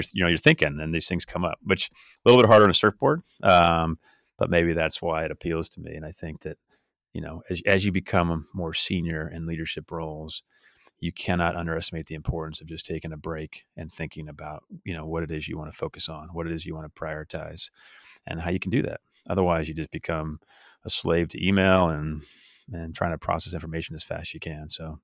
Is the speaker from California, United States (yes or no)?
yes; California, United States; I grew up in California, and if I was stationed somewhere that had a beach and I had my surfboard